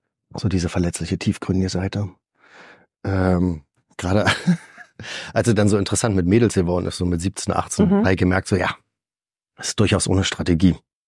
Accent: East Berlin, Berlin, Germany; Ist für mich so identitätsbildend zu sagen, ich komme aus Ost-Berlin. Halt auch wieder ein bisschen was Besonderes ist. Das hilft mir und meinem Ego. Da bin ich groß geworden.

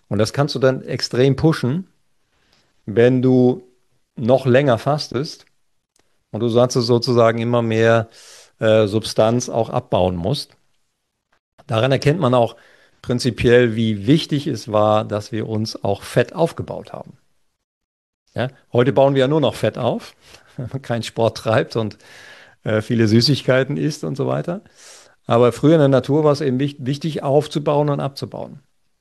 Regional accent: North Germany, Germany; sagt man bei uns in Norddeutschland, schwummerig

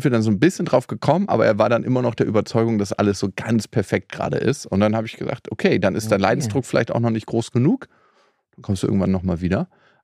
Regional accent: Berlin, Germany; Ich bin ja in Berlin groß geworden.

